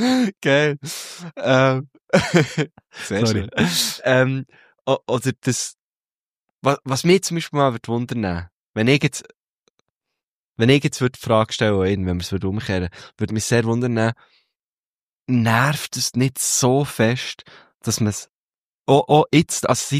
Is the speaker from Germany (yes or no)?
no; Switzerland; oder mal eigentlich schon auch ab der irgendwie zweithöchsten Liga bei uns in der Schweiz